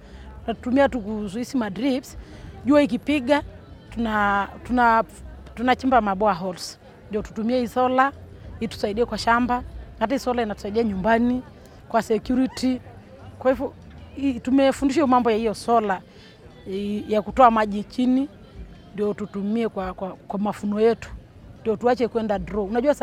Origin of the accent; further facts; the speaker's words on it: Ngutoto, Arusha, Tanzania; Mimi ni mkulima. Nimetoka sehemu za Ngutoto, Kukuad.